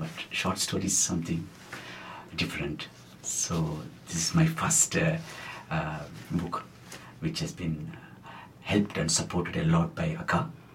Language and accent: English; Kuilapalayam, Tamil Nadu, India; I am from Kuilapalayam village. So I've grown up in this village.